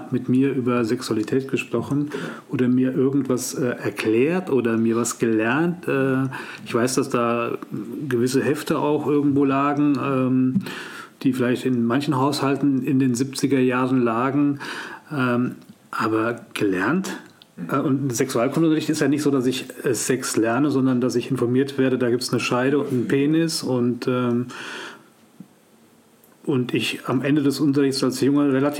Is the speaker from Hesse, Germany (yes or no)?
yes; Hesse, Germany; wir sind ja beide aus dem Landkreis Marburg-Biedenkopf und dort aufgewachsen und zur Schule gegangen.